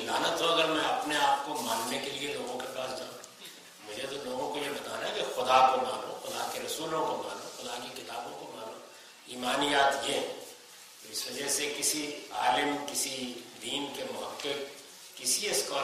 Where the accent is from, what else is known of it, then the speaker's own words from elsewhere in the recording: Punjab, Pakistan; میں دیہاتی پس منظر سے تعلق رکھتا ہوں، میری زندگی کے ابتدائی 16 سال پنجاب کے دیہات میں گزرے ہیں، میں آپ کو بتا نہیں سکتا کہ ہمارے دیہات میں کیا کچھ ہوتا ہے۔